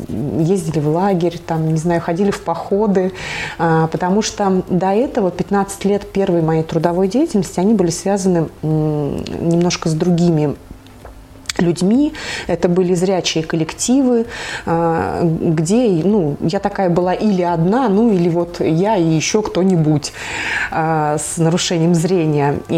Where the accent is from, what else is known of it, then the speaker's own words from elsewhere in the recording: Semyonov, Nizhny Novgorod Oblast, Russia; Я, да, я местная. Я родилась в небольшом городе Семенове. Очень горжусь этим местом и с удовольствием езжу к родителям туда.